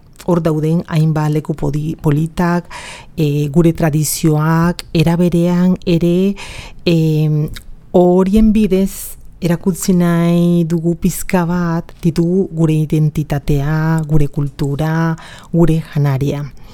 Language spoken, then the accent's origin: Basque; Colombia; Bueno, ni Kolombiakoa naiz